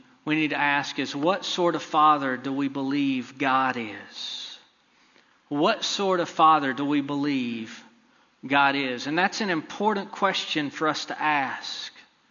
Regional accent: Texas, United States; Now, I grew up in East Texas. You might not have known that from my accent.

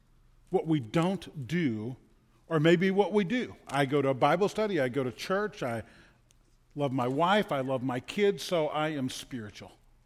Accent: New Orleans, Louisiana, United States; As a kid growing up in New Orleans, we used to love All Saints Day.

